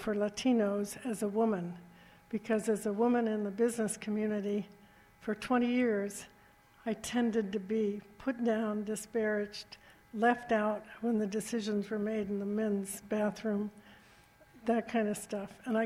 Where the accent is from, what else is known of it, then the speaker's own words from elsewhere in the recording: Hawaii, United States; I grew up in Hawaii, and that's different.